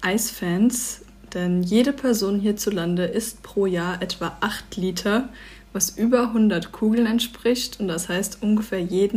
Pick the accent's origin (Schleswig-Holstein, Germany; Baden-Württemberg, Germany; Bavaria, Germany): Baden-Württemberg, Germany; Mannheim; also als Mannheimer muss man